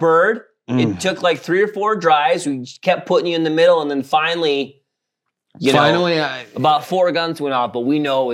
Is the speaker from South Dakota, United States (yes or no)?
yes; South Dakota, United States; I'm from South Dakota. Lots of pheasants there.